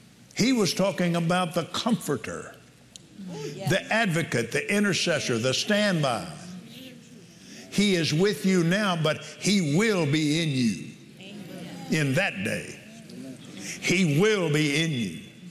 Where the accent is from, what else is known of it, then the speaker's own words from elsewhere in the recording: Abilene, Texas, United States; also born or lived in Lubbock; I was born in Lubbock, Texas, December the 6th, 1936. was on a Sunday. And then 40 days later, that's the biblical way to say 6 weeks, my dad decided to move us to Abilene.